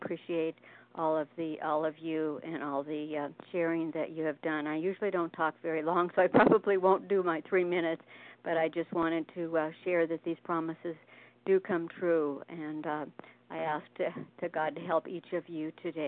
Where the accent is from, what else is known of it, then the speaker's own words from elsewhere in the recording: Beaverton, Oregon, United States; I am from Beaverton, Oregon, and I have been listening to A Vision for You for many months, but I've never shared.